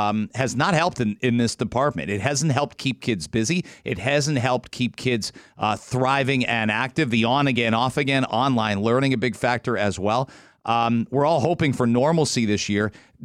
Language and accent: English; England, United Kingdom; And I grew up outside of London.